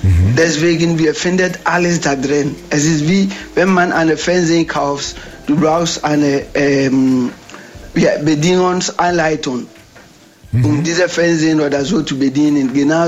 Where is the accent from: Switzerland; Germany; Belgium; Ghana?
Ghana; Ursprünglich aus Ghana.